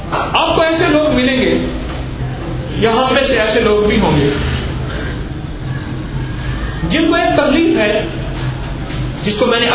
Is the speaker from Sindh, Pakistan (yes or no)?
no; Lahore, Punjab, Pakistan; میں لاہوری ہوں, مجھے تو لاہور اور گجرانوالوں کے نظام کا پتہ ہے